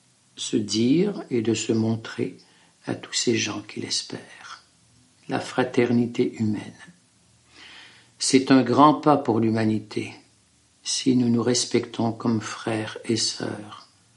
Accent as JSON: {"language": "French", "region": "Quebec", "country": "Canada", "said": "alors on lui dit qu'on vient du Canada, précisément du Québec."}